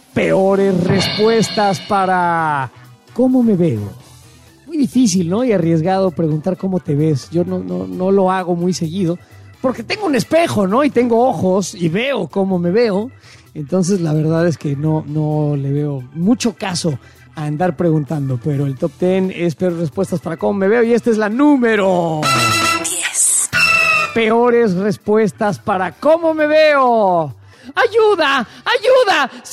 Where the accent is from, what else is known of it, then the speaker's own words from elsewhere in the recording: Mexico; ¿Somos felices los mexicanos en el sexo?